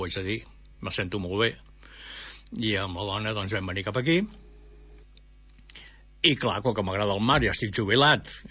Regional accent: Sabadell, Catalonia, Spain; also born or lived in Cuba; No, jo sóc de Sabadell.

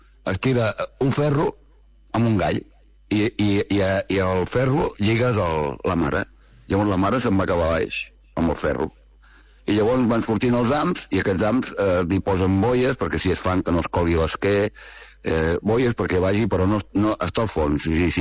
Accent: Vilanova i la Geltrú, Catalonia, Spain; I és una llàstima que soc de Vilanova

